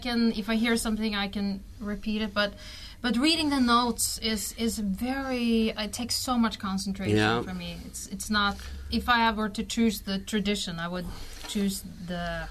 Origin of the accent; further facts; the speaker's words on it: Norway; I'm from Norway.